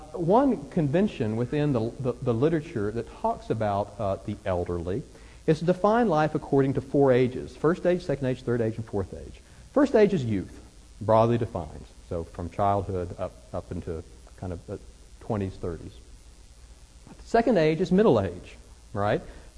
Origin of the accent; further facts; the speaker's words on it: Arkansas, United States; I grew up in Arkansas, so I have to kind of check my English with everybody before I start talking about it.